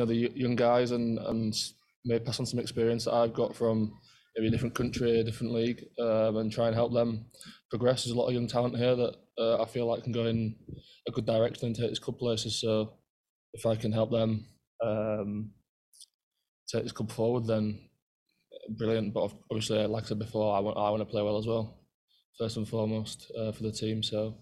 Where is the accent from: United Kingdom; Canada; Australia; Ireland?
United Kingdom; England; now in United States; I think everyone knows us as English people, we're quite lazy, aren't we?